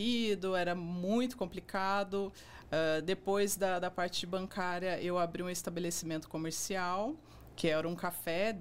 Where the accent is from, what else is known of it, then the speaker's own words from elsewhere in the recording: Cerqueira César, São Paulo, Brazil; born there; also born or lived in Pindamonhangaba; now in Taubaté, Brazil; Não nasci em Taubaté. Eu nasci na cidade de Cerqueira César, no estado de São Paulo.